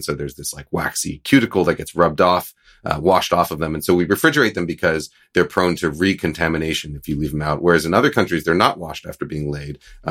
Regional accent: East Coast, United States; Well, I grew up in the East Coast

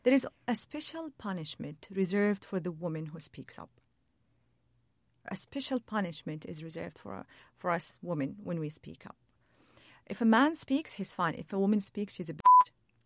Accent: Saudi Arabia; English is a second language; So I had to emphasize that I'm Saudi. I come from Saudi Arabia, and I do love Saudi Arabia, and I do love my country.

